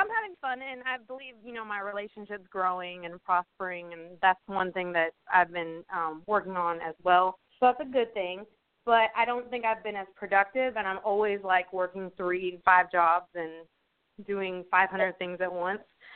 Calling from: Atlanta, Georgia, United States; from Atlanta.

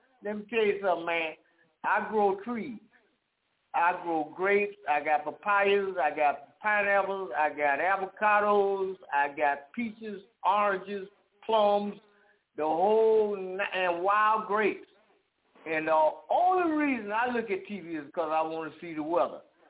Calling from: Jacksonville, Florida, United States; I'm calling out of Jacksonville, Florida.

